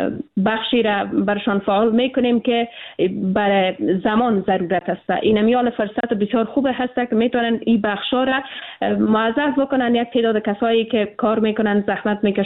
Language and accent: Persian; Afghanistan; ما به عنوان یک افغان